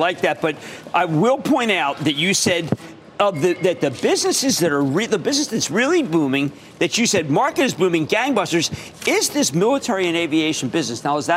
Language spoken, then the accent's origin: English; Pennsylvania, United States; I need to go to David in my home state of Pennsylvania.